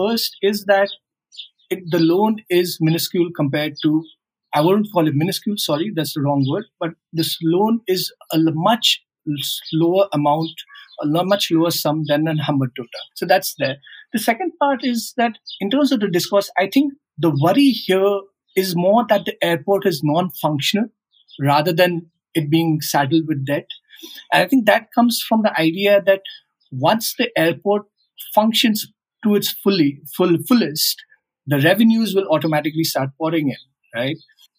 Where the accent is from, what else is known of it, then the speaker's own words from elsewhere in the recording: Pokhara, Gandaki Province, Nepal; so I'm from Pokhara. And in Pokhara, I don't think anyone doubts the airport existence, right?